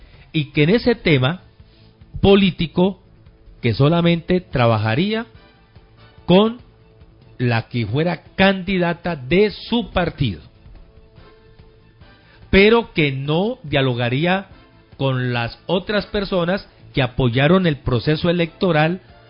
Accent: Gelima, Cauca, Colombia; a mi paisana que nació en Yolombó y que estamos pegadito allá a Gelima, donde es mi tierra natal

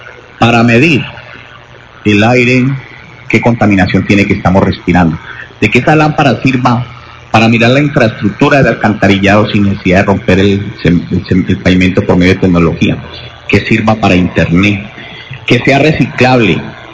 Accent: Riofrío, Valle del Cauca, Colombia; pero especialmente a todos los oyentes y a los riofrienses de mi pueblo

